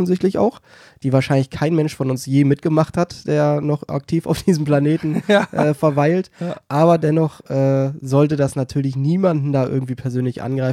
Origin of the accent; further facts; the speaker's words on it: Lower Saxony, Germany; So wie es ja aber auch bei uns in Niedersachsen ist